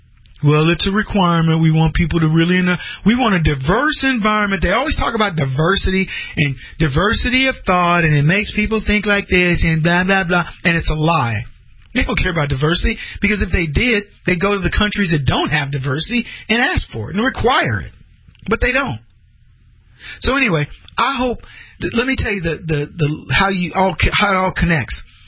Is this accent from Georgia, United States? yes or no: no; Texas, United States; You know, I was from Texas, so for the Cowboys, I was for the Texas Rangers.